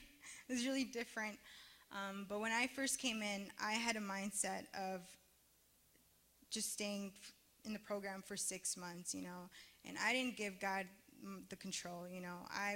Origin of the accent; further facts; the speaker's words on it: Chicago, Illinois, United States; I'm 25 years old, and I'm also from Chicago.